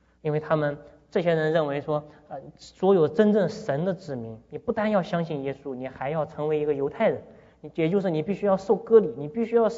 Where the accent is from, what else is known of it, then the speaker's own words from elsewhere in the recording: China; 就是什么我们中国人叫做什么敬而远之哈